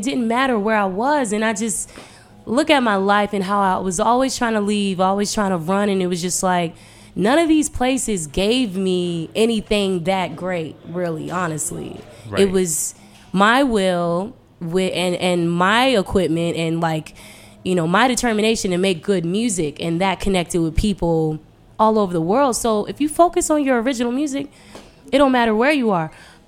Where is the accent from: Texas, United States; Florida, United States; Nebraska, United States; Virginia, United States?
Virginia, United States; Chantilly; I've had a lot of issues growing up in the Chantilly, Ashburn area.